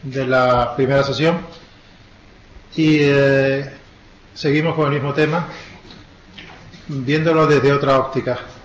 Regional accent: Málaga, Andalusia, Spain; now in Madrid, Spain; Yo soy de Málaga, aunque estoy en la profesor de la universidad y estoy en Madrid desde hace 20 años, 20 y tantos años. Pero no puedo, o sea, mis raíces son mediterráneas.

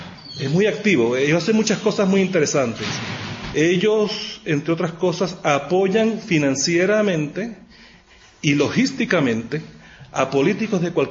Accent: Puerto Rico; now in United States; no soy puertorriqueño americano, soy puertorriqueño residente en los Estados Unidos, que es un poquito distinto

